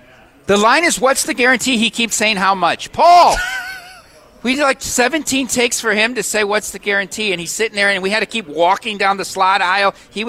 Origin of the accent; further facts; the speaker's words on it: Iowa, United States; Well, I'm from Iowa.